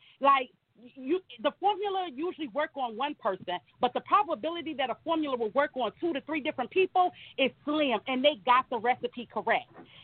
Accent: Chicago, Illinois, United States; So I'm from Chicago, and the Chicago in me want to go

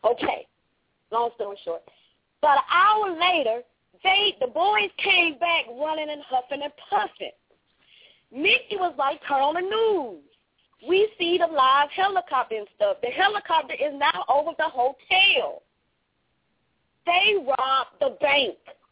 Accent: Detroit, Michigan, United States; No, I'm from Detroit.

